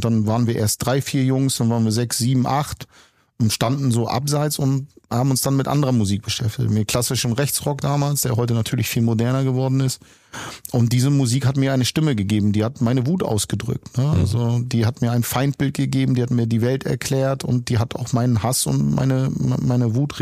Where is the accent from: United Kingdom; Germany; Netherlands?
United Kingdom; North East England; accent: Geordie; Ich habe so einen derben Akzent gesprochen. Geordie heißt er, oben im Norden von England.